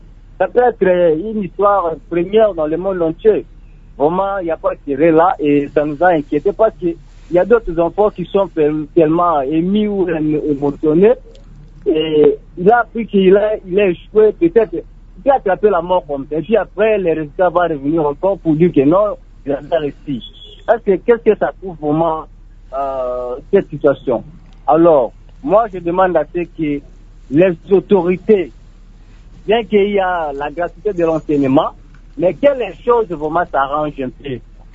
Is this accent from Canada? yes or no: no; DR Congo; chez nous au Congo